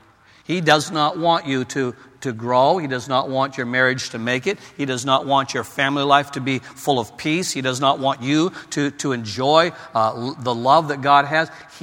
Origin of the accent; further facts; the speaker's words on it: Maine, United States; I was brought up in Maine, as far east as you can get in the United States.